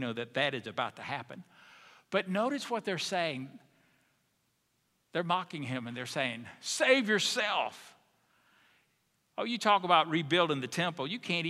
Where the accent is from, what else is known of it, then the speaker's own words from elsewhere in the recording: Autauga County, Alabama, United States; I grew up in Autauga County. We did not say mock. We said mock.